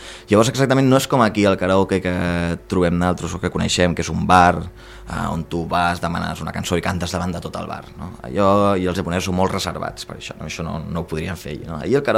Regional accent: Reus, Catalonia, Spain; pues jo soc de Reus, que és on va néixer Gaudí.

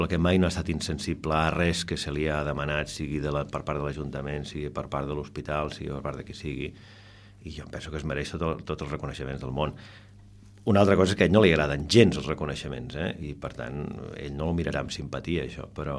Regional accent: Tarragona, Catalonia, Spain; born there; also born or lived in La Mancha / Madrid / Barcelona / Falset; La meva família, una família quan jo era petit es traslladava molt, vaig néixer a Tarragona, però la meva infància, els primers anys van ser a La Manxa, després a Madrid, després a Tarragona, després a Barcelona, després un altre cop a Madrid.

